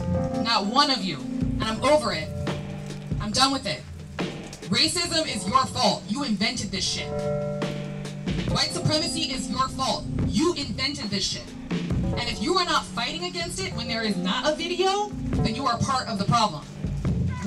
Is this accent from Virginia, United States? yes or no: yes; Virginia, United States; I'm from Virginia. Charlottesville was not that long ago.